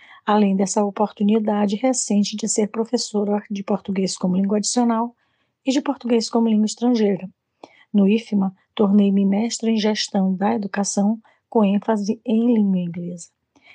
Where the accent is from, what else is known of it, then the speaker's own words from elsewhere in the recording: São Luís, Maranhão, Brazil; born there; eu nasci em São Luís do Maranhão, no Brasil